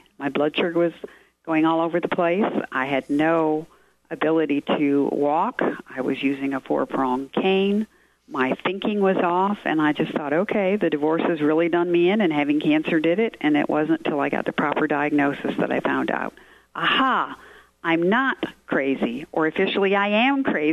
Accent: Michigan, United States; also born or lived in Massachusetts / South Carolina; Well, I grew up in Michigan, but I was born in Massachusetts. I only lived there 2 years.

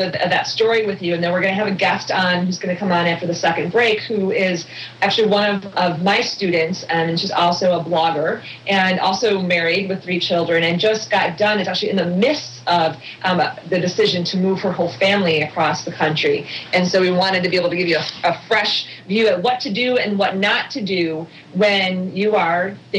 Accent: Chicago, Illinois, United States; born there; now in California, United States; I was also born in the Midwest. I was born in the Chicago land place, suburbs, I guess that they would call it, suburbs of Chicago

